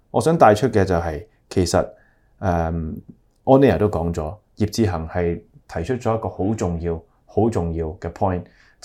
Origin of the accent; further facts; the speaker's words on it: Hong Kong; 咁係咪即係話俾我哋香港人聽